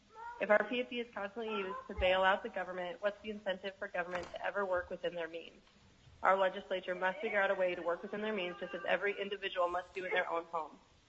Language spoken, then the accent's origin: English; Palmer, Alaska, United States; I'm from Palmer, Alaska.